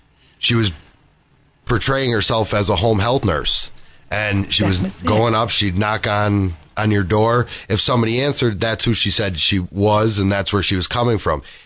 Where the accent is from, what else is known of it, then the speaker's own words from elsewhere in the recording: Dunmore, Pennsylvania, United States; And for years, I mean, growing up in Dunmore, that was the thing.